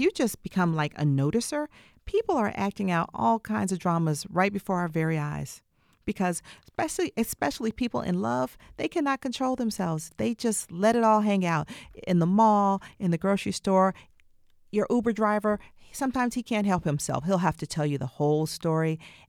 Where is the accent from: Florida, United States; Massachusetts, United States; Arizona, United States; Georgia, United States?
Georgia, United States; Atlanta; I grew up in Southwest Atlanta, and the class range in that quadrant of the city is incredible.